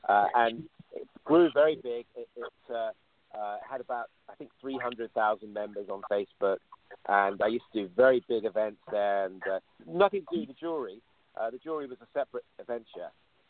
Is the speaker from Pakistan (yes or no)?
no; England, United Kingdom; also born or lived in New York, United States; now in Los Angeles, United States; I think being an … as the song goes with … it's a great thing.